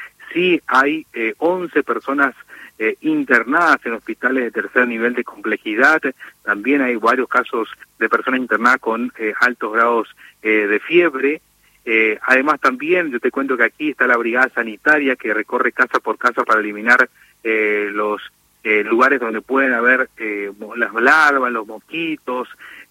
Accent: Formosa, Argentina; quizás sos de Formosa, yo soy de allá

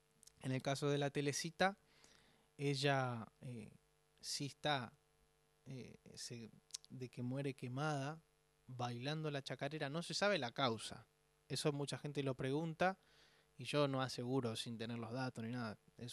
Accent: Lomas de Zamora, Buenos Aires Province, Argentina; Yo vivo en Lomas de Zamora, soy de Lomas de Zamora.

